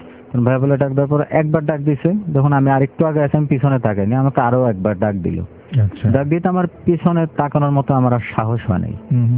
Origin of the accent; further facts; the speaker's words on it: Bogura, Rajshahi Division, Bangladesh; আমাদের দেশের বাড়ি বগুড়াতে ছিল